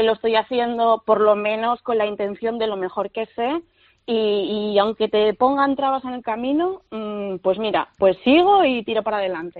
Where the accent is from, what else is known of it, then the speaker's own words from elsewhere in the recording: Asturias, Spain; como asturiana que soy, defiendo muchísimo el producto asturiano y la cocina tradicional asturiana.